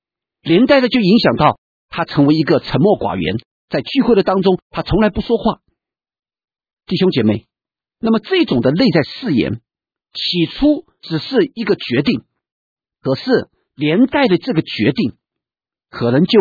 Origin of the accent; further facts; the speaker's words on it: China; 在我们中国人古书里面我们都这样说